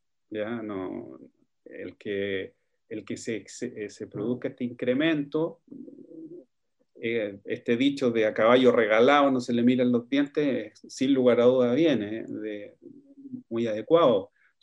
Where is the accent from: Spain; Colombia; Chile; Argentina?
Chile; cómo podemos tener una mejor calidad de vida como chilenos